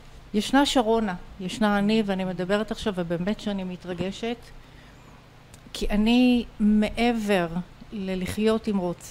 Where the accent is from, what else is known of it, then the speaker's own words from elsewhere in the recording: Netanya, Central District, Israel; אני ילידת נתניה. גאה. נולדתי בנתניה.